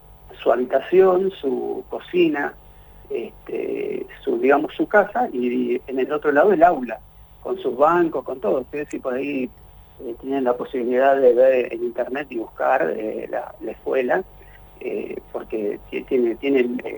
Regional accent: Santa Fe, Argentina; y como santafesinos muchos no conocíamos la historia

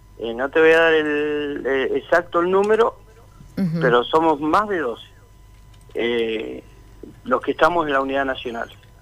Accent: Argentina

